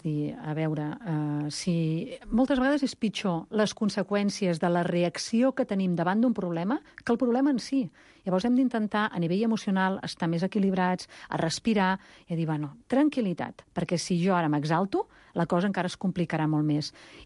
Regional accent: Campins, Catalonia, Spain; De Campins, sóc filla de Campins

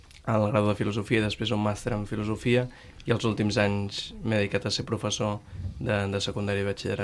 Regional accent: Sant Cugat del Vallès, Catalonia, Spain; Jo sóc de Sant Cugat del Vallès

